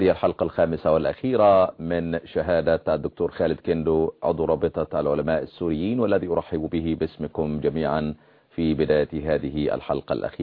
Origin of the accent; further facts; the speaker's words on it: Egypt; عندنا في مصر